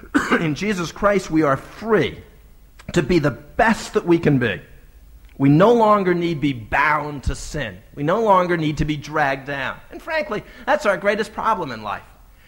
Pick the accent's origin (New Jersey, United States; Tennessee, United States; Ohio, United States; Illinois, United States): New Jersey, United States; I, at the time, was growing up in New Jersey, and I guess it still is that way.